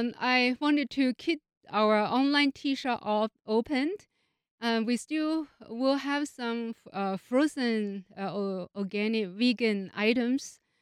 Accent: China; now in United States; I grew up in China, and also ate a lot of bean products

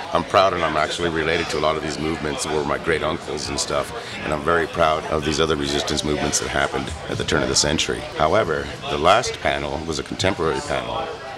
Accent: Las Cruces, New Mexico, United States; So I was raised in Las Cruces during the school year and up in the mountains here during the summers.

